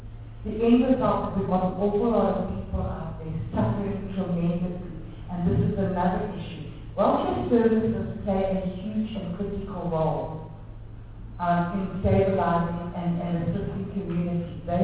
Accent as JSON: {"language": "English", "region": "Limpopo", "country": "South Africa", "said": "And I come from Limpopo province, which is one of the poorest provinces around."}